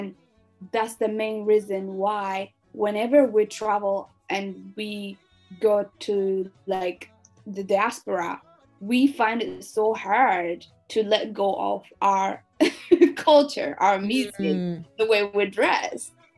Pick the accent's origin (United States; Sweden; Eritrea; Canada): Eritrea; Asmara, Central Region; first language Tigrinya; English is a second language; course, having born and raised in the capital city, it was Tigrinya. Mm-hmm. I opened my mouth with my mother language, which is Tigrinya.